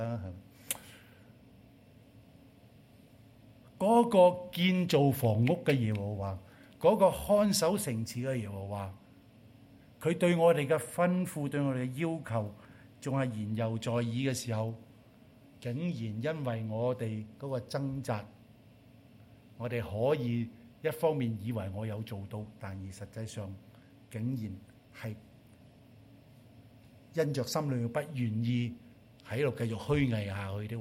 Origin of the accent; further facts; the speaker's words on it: China; 我们中国人有一样东西，这叫上有政策就下有对策。